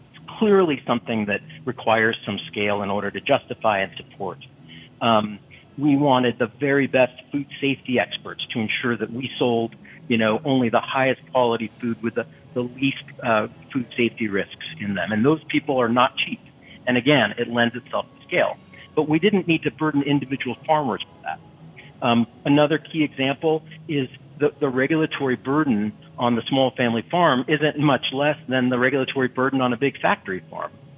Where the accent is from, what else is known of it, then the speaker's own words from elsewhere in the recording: Austin, Texas, United States; a farmer's market in my hometown here in Austin, Texas.